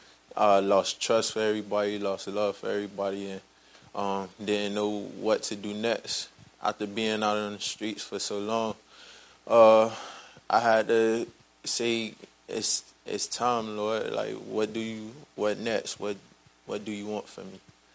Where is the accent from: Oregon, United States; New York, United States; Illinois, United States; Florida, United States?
Florida, United States; Miami; I'm from Miami, Florida.